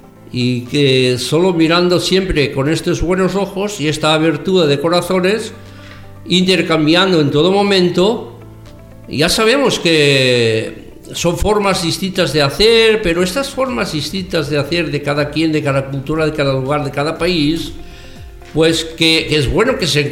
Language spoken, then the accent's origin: Spanish; Arbúcies, Catalonia, Spain; Yo soy evidentemente catalán, soy hijo de Arbúcias